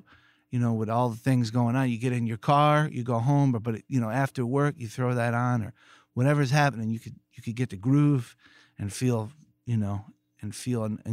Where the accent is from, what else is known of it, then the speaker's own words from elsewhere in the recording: Philadelphia, Pennsylvania, United States; Growing up in Philly, and we had a station when I was a kid, and also still there, WRTI, you know.